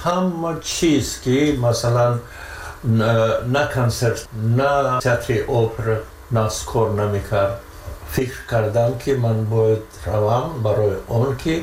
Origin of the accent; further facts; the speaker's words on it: Tajikistan; moved away as an adult; که این وطن من، وطن همچون مادر یکتا و هم من راضی از این که من تاجیکم.